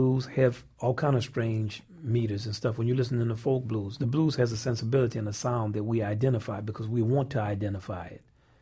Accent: New Orleans, Louisiana, United States; but I'm from New Orleans, he's from Texas.

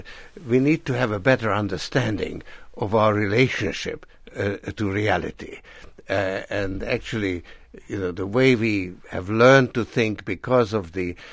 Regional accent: United States; No, I am an American citizen, but I'm also a citizen of the world.

